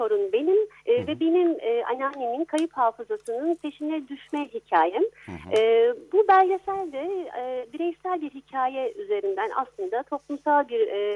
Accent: Istanbul, Turkey; also born or lived in Dortmund, Germany; Ben Almanya'da doğdum, Dortmund'da doğdum. Sonra Türkiye'de büyüdüm, ben İstanbul'da büyüdüm. Ama hiç kopmadım. Ben hep Almanya'ya gittim geldim

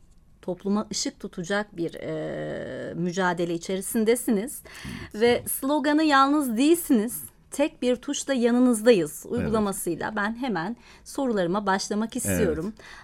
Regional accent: Sivas, Turkey; ben de Sivaslı.

